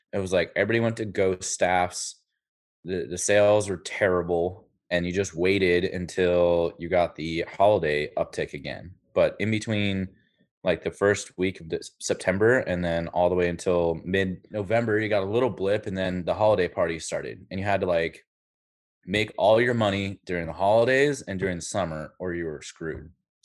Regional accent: Portland, Oregon, United States; I'm a unicorn, dude. I'm born and raised. Like, I don't know how many chefs can say they're born and raised in Portland that are actually in Portland right now.

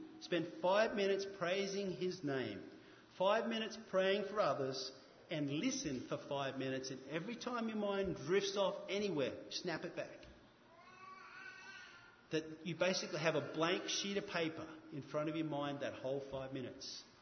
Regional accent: Australia; I'm a boatie. I come from Australia, and I've spent a lot of time offshore.

